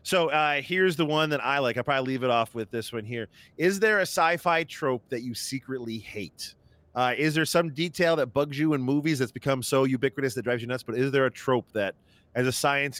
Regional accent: New York, United States; So but I'm from New York, so I swear constantly.

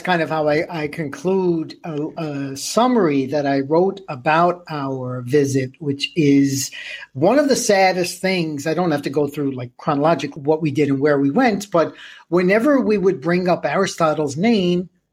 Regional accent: New York, United States; accent: New York; But the woman could sense my New York accent. So when she asked where I was from, I was like, New York.

